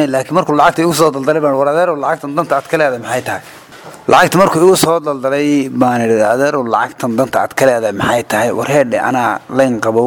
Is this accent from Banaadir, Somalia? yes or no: no; Galkayo, Mudug, Somalia; waxaan ka imid deegaanka la dhow mudug gaalkacayo